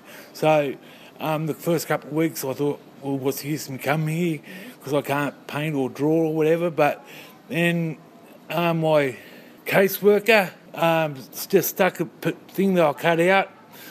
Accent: Moree, New South Wales, Australia; born there; I was born here in Moree in 1967.

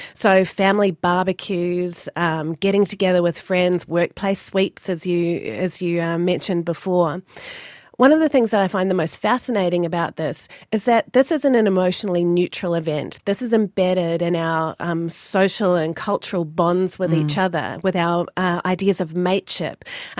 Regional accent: New Zealand; now in Australia; being a New Zealander, this was something that I grew up with as well. I remember as a young girl going to the trots, to the harness racing in Auckland. And what's interesting for me here in Australia

